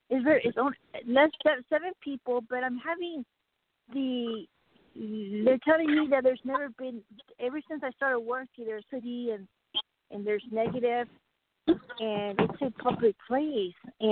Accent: Denver, Colorado, United States; Colorado.

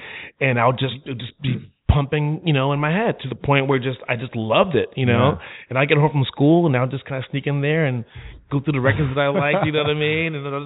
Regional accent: St. Croix, U.S. Virgin Islands; born there; Well, I was born in the Virgin Islands

